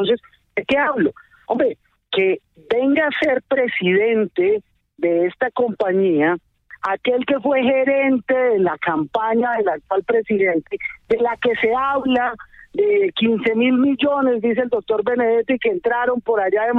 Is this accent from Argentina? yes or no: no; Colombia; en manos privadas, que en su mayoría somos colombianos, comunes y corrientes